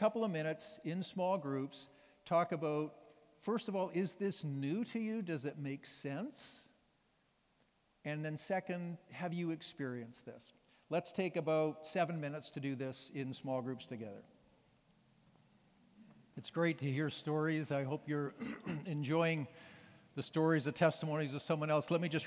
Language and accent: English; Canada; now in Sacramento, United States; well, I'm Canadian, but I'm living in Sacramento right now.